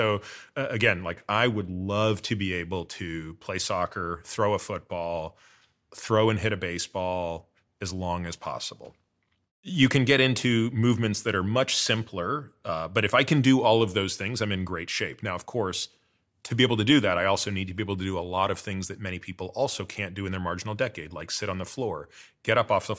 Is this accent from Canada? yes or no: yes; Canada; because I grew up in Canada